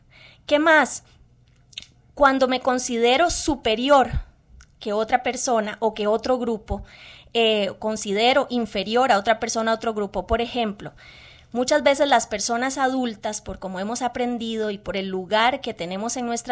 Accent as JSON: {"language": "Spanish", "country": "Costa Rica", "said": "Este es un llamado para que nos veamos un poco como costarricenses"}